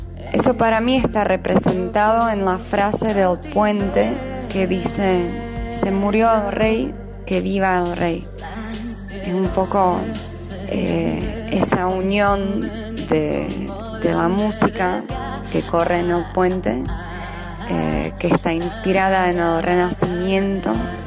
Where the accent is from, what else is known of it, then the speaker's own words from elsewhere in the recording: Slovakia; now in Santa Fe, Argentina; cantautora de Eslovaquia, radicada en la ciudad de Santa Fe, donde vivo y trabajo ya hace varios años.